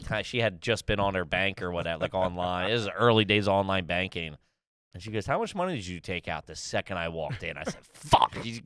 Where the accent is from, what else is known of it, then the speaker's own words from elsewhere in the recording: Washington Crossing, Pennsylvania, United States; Yeah, I'm saying Washington's crossing is like